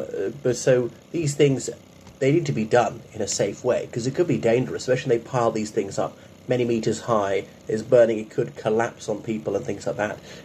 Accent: Ireland; from Ireland.

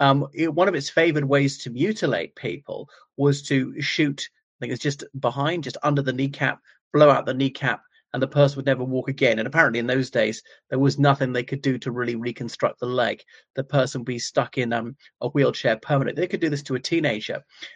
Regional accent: Ireland; from Ireland.

